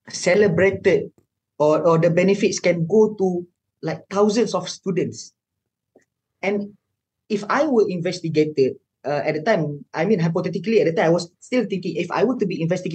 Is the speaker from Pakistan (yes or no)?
no; Malaysia; I mean, being a Malaysian parent, of course, they will think the same thing